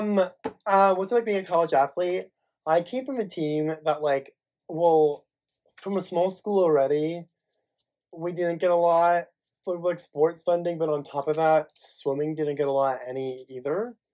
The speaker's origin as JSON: {"language": "English", "town": "Lawrenceburg", "region": "Indiana", "country": "United States", "said": "So Lawrenceburg is a small town near Cincinnati, Ohio, but it's in Indiana."}